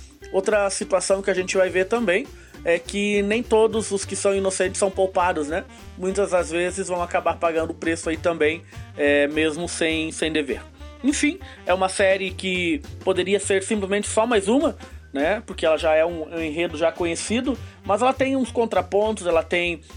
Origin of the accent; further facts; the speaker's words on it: Santa Catarina, Brazil; sou de Santa Catarina.